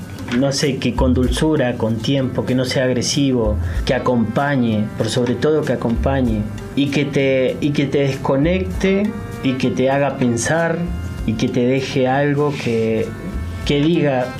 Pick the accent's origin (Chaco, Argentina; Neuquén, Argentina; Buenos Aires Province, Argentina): Neuquén, Argentina; Zapala; una producción de acá, de Zapala, digo yo de Zapala, pues lo defiendo conmigo, pues soy nativo de acá